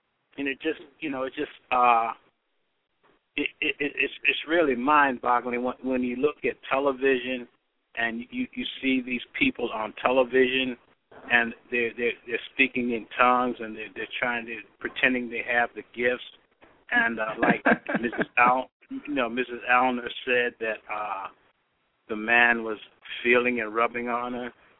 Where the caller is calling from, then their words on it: Orlando, Florida, United States; Well, yeah, I'm calling from Orlando.